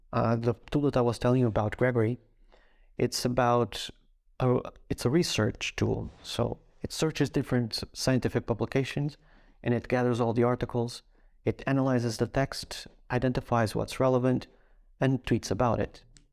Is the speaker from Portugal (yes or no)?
yes; Portugal; I noticed in other situations a bit of resistance when I show up as, I'm from Portugal.